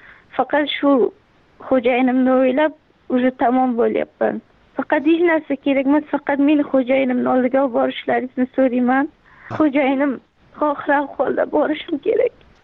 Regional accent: Surxondaryo Region, Uzbekistan; also born or lived in Mazar-i-Sharif, Afghanistan; Mazori Sharif viloyatida tug'ilib, bir yoshimda bo'lganimda dadam ishlar shaqa bo'lganlar Surxondaryoda. Shaqa maktabni bitirdim, kollejni ham 2-kursgacha o'qib, turmushga chiqqanligim sabab tashlab ketdim, Afg'onistonga bordim.

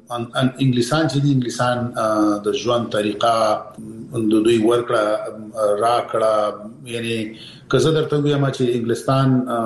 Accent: Peshawar, Khyber Pakhtunkhwa, Pakistan; زه پېښور کې د اول سیب نه نیولې تر 12 پورې مالته درس ویلې دی.

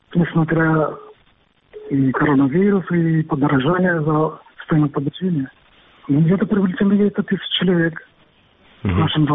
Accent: India; Russian is a second language; now in Crimea

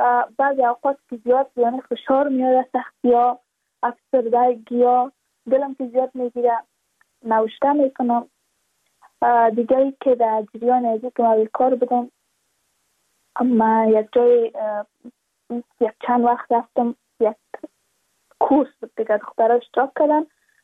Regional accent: Badakhshan, Afghanistan; چون ما از بدخشان هستیم، یعنی منطقای دوردستش

